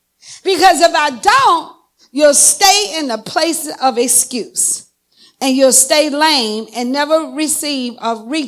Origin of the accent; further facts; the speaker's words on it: Nigeria; So if you're Nigerian, I'm Nigerian, so we're comfortable.